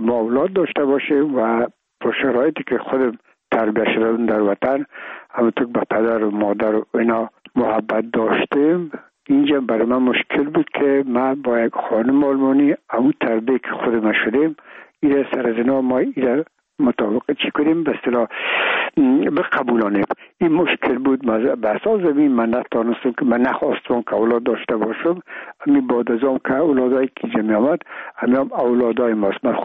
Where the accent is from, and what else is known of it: Afghanistan